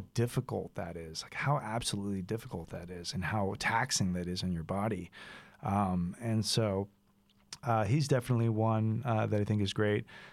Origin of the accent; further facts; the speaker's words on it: Texas, United States; growing up as a Texan, you know, how could you not love the Von Erichs?